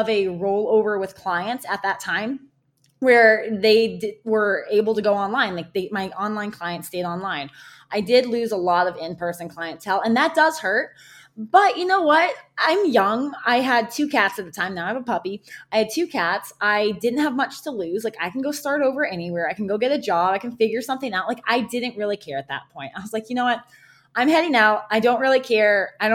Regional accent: New Mexico, United States; I wanted to go back to the mountains since I grew up in New Mexico.

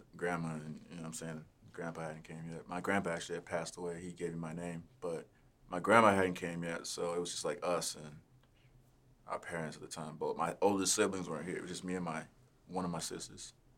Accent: Golden Valley, Minnesota, United States; also born or lived in Crystal / Plymouth; But we grew up in Golden Valley, like, in the suburbs.

